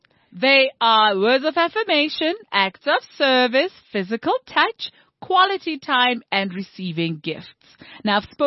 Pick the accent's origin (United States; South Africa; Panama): South Africa; it speaks to our psyche. It speaks to our national pride. You know, it speaks to how we see ourselves as South African.